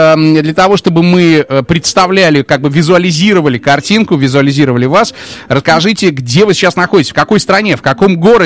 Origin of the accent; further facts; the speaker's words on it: Moscow, Russia; Спасибо, я сам москвич, я из Москвы, поэтому мне это вдвойне приятно.